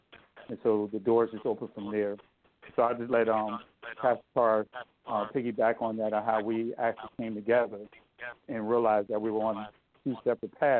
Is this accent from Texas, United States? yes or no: no; New Jersey, United States; I grew up in North New Jersey, and I have friends that was from the Spanish community